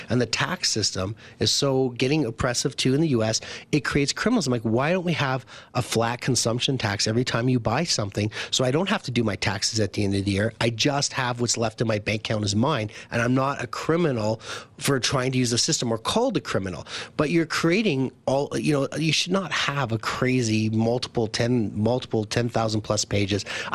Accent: Canada; moved away; I come from Canada. And when I came here, I was ignorant.

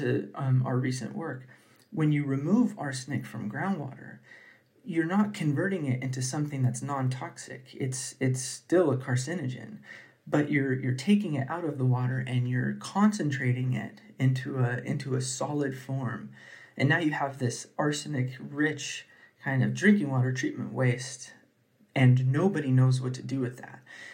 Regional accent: California, United States; in areas where I grew up in California, in the parts of the Central Valley of California

